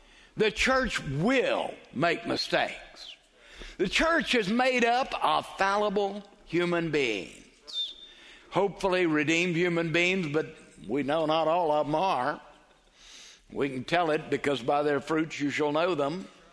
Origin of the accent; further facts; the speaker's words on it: Texas, United States; You know I'm an Irish Texan.